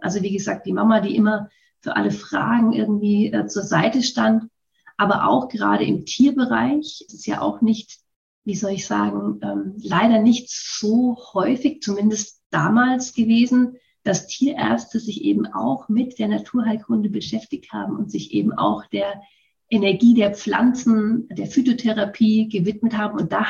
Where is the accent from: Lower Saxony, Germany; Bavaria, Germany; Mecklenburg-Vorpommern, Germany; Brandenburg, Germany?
Bavaria, Germany; Würzburg; born there; Ja, ich bin schon mal in Würzburg geboren.